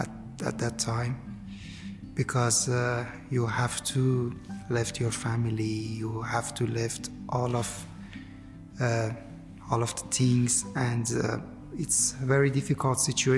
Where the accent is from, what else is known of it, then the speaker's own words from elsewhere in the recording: Iran; English is a second language; moved away; I'm from Iran. I've been living here at about 15 months. I left my country because I converted my religion, Islam to Christian.